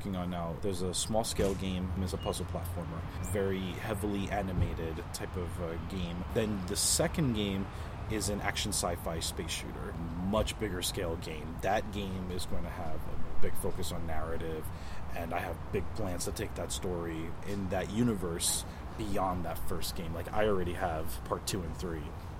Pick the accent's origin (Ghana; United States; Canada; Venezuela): United States; New Jersey; I had a programmer back in the East Coast because I'm from New Jersey. So I had a programmer from back home.